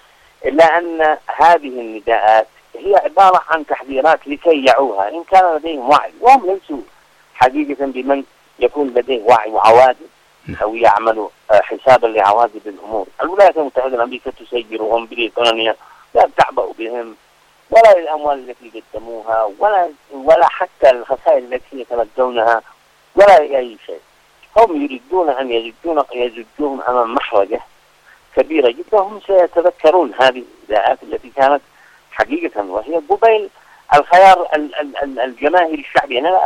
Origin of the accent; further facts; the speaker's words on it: Yemen; نحن كشعب يمني